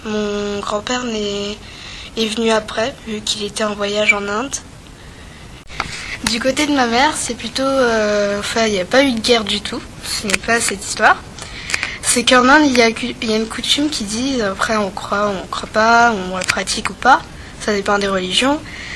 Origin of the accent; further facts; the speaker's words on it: Paris, Île-de-France, France; born there; moi, je suis née à Paris, donc 18e arrondissement. Et voilà, je suis française en fait. Je suis née ni en Inde et ni en Vietnam.